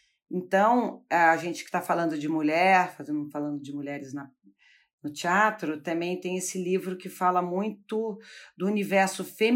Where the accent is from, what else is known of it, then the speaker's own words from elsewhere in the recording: São Paulo, Brazil; Eu que sou de São Paulo, sempre tive orgulho do Nordeste